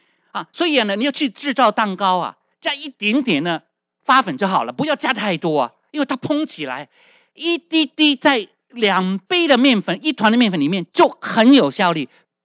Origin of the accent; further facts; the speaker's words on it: China; 所以我们中国人呢，比较难是大也灭亲